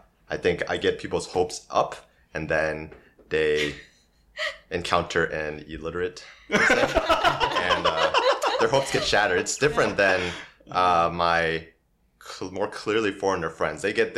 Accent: United States; I lived in Korea about 2 years. Before that, I lived in the US my whole life.

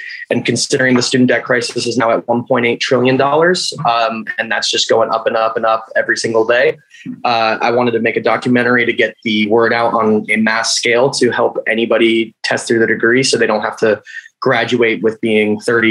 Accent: Colorado, United States; I am from Colorado originally, but actor, filmmaker, writer.

